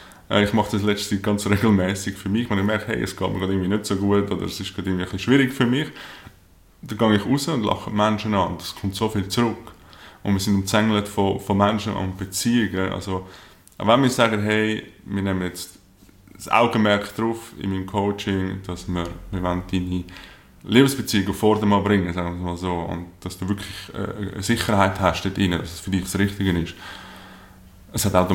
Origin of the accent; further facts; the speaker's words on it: Zurich, Switzerland; aufgewachsen hier in der Nähe von Zürich am Zürichsee.